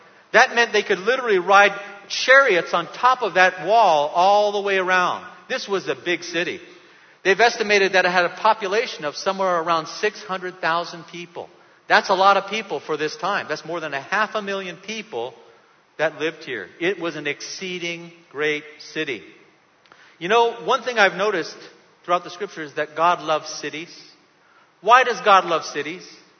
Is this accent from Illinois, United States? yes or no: no; San Diego, California, United States; I'm originally from San Diego, and there's a beautiful park there. It's called Balboa Park.